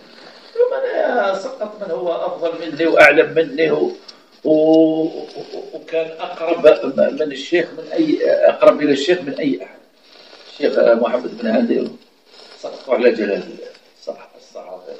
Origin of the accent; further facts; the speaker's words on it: Algeria; راهم بلغ لك رسالة من المشايخ عندنا في الجزائر